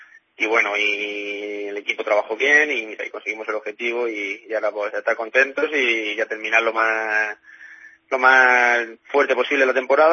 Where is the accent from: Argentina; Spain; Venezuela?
Spain; Galicia; somos de aquí de Galicia